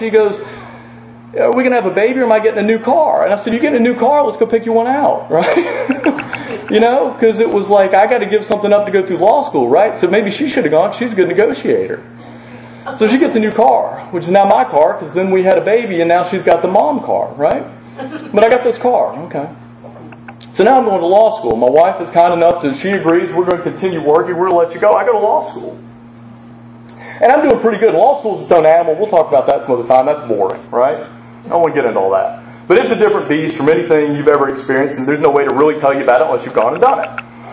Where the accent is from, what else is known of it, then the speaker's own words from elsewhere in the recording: Tennessee, United States; Now, I grew up in West Tennessee in the 1980s, and it's a lovely place, right? But it's rural.